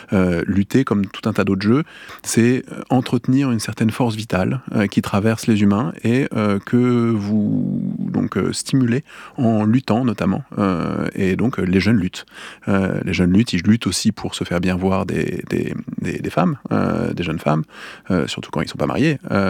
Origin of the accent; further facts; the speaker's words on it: Paris, Île-de-France, France; je suis un petit garçon de la ville, donc j'ai grandi à Paris.